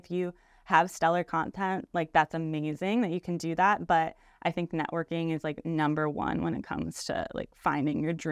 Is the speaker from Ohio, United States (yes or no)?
yes; Cleveland, Ohio, United States; also born or lived in Orlando / Orange County; I am originally from Cleveland, Ohio. But I have lived in several different places, so that one of those being Orlando, Florida, Orange County, California, and now I'm back in the Cleveland area